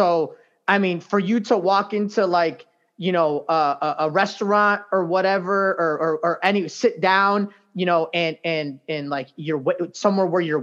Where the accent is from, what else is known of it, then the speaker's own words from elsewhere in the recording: Chicago, Illinois, United States; So I grew up in Chicago, right? Mm-hmm. So like I grew up in like Spanish speaking neighborhood.